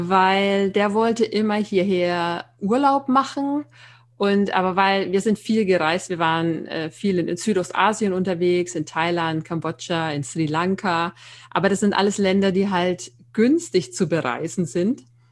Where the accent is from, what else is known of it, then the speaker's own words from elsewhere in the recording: Nuremberg, Bavaria, Germany; Ja, ich bin 41 Jahre alt, komme ursprünglich aus Nürnberg, was man vielleicht auch hört.